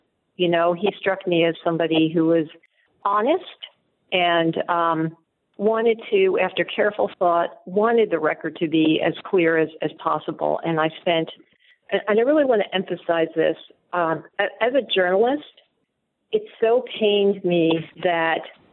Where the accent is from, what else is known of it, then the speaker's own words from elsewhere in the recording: New Jersey, United States; I've known Mike since I started racing, because I'm from New Jersey.